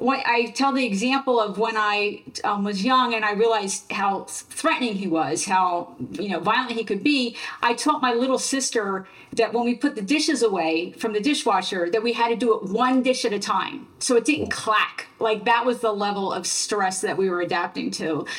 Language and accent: English; New Jersey, United States; I grew up in Central Jersey